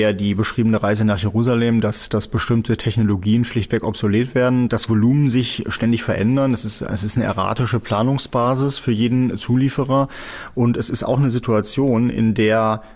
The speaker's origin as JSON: {"language": "German", "region": "Northern Germany", "country": "Germany", "said": "ich komme aus Norddeutschland"}